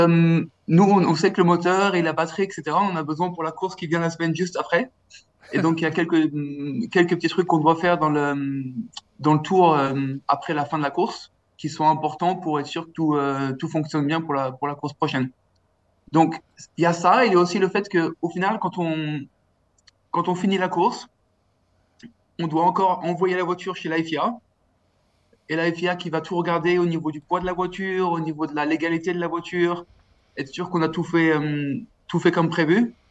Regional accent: France; on est français, donc on se parle un peu.

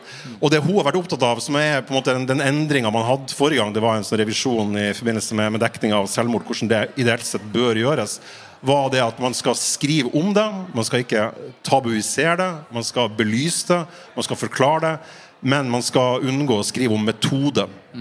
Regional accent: Fauske, Nordland, Norway; jeg er fra Fauske i Nordland

